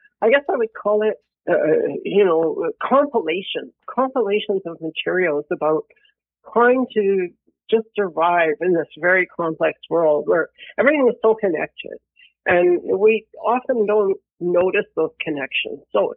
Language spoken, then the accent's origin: English; Quebec, Canada; growing up in Quebec at that time in the 60s.